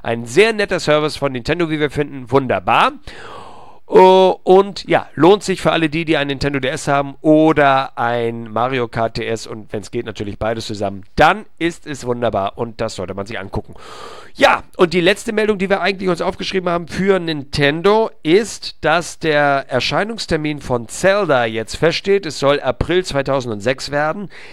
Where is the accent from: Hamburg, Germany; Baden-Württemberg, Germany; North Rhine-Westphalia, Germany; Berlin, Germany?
Hamburg, Germany